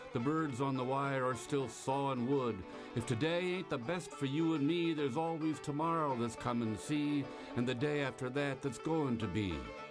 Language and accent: English; Nevada City, California, United States; here in the studios of KVMR, my hometown, Nevada City, California, the dustbin of history.